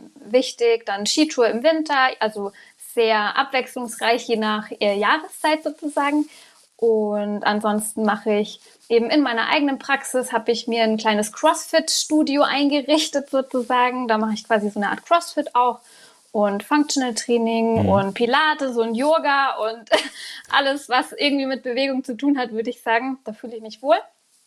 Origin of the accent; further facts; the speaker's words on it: Bavaria, Germany; Berge gehen, weil ich komme aus dem Allgäu. Das heißt, die Berge sind halt vor meiner Nase.